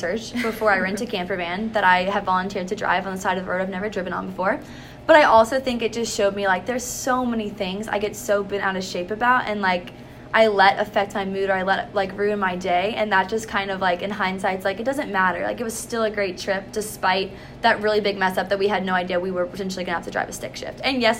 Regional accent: United States; I was like, look, I'm American, I don't know how to drive a stick shift.

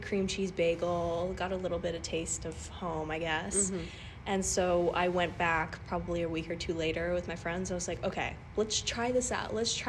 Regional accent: New York, United States; I am from New York and I know good bagels, and I didn't know whether or not I'd find a good bagel place where I lived in Copenhagen

